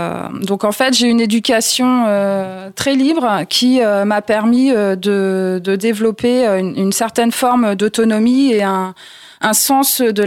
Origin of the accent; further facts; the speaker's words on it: Normandy, France; je suis pas du tout issue de la région parisienne. J'ai grandi en Normandie, dans un petit village de 50 habitants situé entre Granville et le Mont-Saint-Michel. Donc j'ai passé mon enfance dans une ferme familiale.